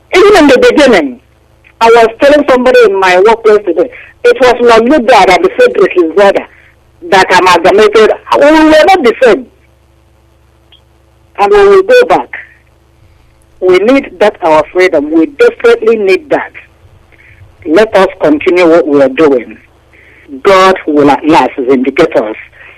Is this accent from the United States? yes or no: no; Aba, Abia, Nigeria; now in United Kingdom; I'm from Aba in Nigeria, but now in UK for some time.